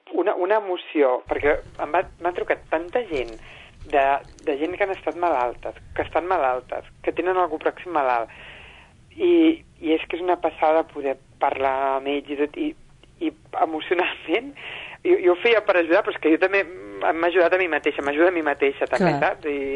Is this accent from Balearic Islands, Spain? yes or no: no; Catalonia, Spain; also born or lived in Burgundy, France; jo soc del Penedès, però me'n vaig anar a estudiar a la Borgonya